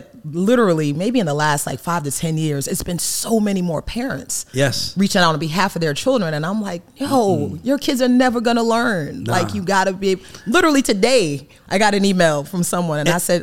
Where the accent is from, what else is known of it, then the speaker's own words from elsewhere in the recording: Miami, Florida, United States; so I was born and raised in Miami. My mother's from Belize. My father's from Jamaica.